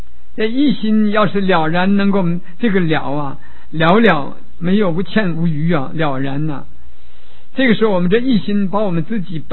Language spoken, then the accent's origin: Chinese; China; 就是我们中国人比较聪明，叫欲速则不达